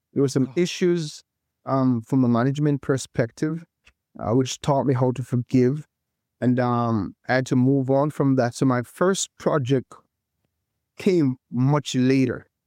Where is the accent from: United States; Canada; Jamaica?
Jamaica; Falmouth; also born or lived in Montego Bay; I was born in Montego Bay, Jamaica, grew up in Falmouth, where I attended the Falmouth Seventh-day Adventist Church. I attended a primary school in Falmouth.